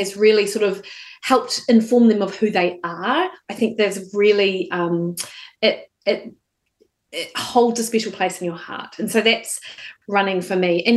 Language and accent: English; New Zealand; I'd played a bit of netball because, of course, I'm a Kiwi, so that's what you did as a girl.